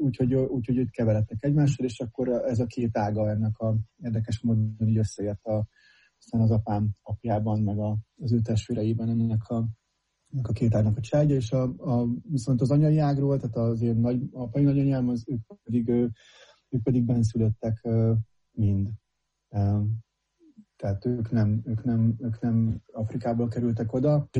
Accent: Budapest, Hungary; also born or lived in Szentendre; És hát én ezért beszélek magyarul, mert én Budapesten születtem, és ugye aztán ott is Szentendrén és Budapesten nőttem föl.

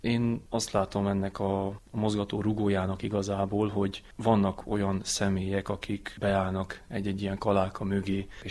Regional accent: Sóvárad, Mureș County, Romania; Sóváradon, ahol felnőttem, ott is mindig közmunka volt hirdetve

